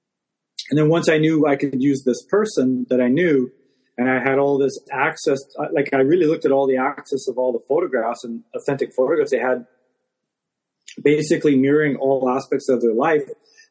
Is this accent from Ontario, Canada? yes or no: no; Winnipeg, Manitoba, Canada; I grew up in Winnipeg, and in the winters there, I don't know if anybody realized, they're like super cold.